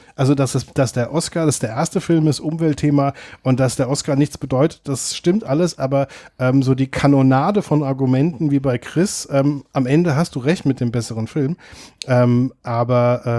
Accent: Mainz, Rhineland-Palatinate, Germany; Ich bin als Mainzer

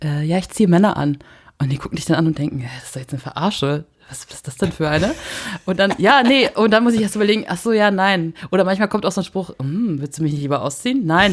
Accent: Saxony-Anhalt, Germany; ich komme aus Sachsen-Anhalt. Das ist Heimat auch für mich so ein bisschen, deswegen.

